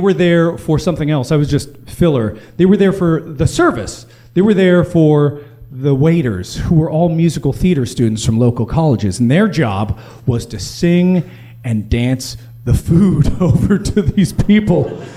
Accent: United States; I just made shit up because I'm an American.

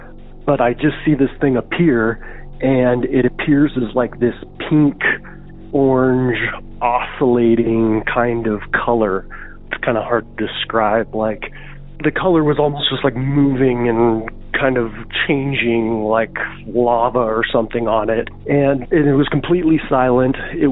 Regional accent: Casper, Wyoming, United States; I'm from Casper, Wyoming

